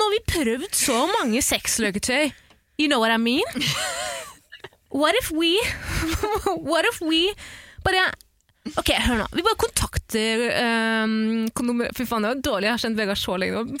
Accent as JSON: {"language": "Norwegian", "country": "Iraq", "said": "Jeg kan si det, for jeg kom også fra Irak."}